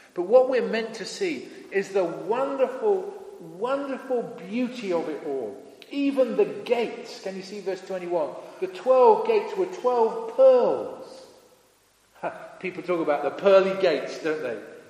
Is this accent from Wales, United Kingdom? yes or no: no; Leicester, East Midlands, United Kingdom; I grew up in Leicester. I used to live near the Victoria Park.